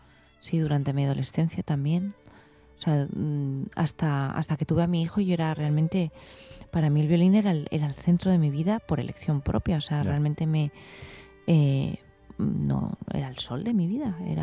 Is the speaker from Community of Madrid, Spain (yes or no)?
yes; Madrid, Community of Madrid, Spain; Sí, yo soy madrileña.